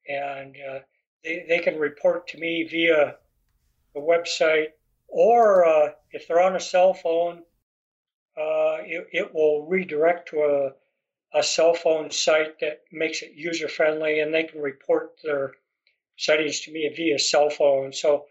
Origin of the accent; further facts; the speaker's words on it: Montana, United States; I was raised here in Montana, and growing up in the 1950s, there was just a UFO craze out there